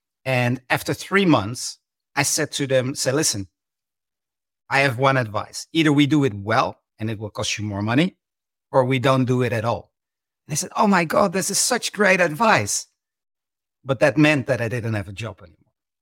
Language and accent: English; Netherlands; And I'm from the Netherlands.